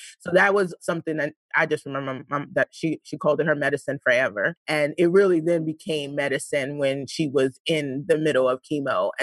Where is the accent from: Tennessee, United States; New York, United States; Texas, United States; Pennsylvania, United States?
New York, United States; Brooklyn; So I grew up in East New York, Brooklyn.